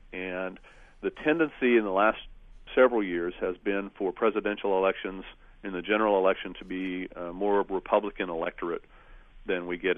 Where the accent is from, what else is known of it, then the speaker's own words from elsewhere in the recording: El Paso, Texas, United States; so the issue plays differently than it does in my hometown of El Paso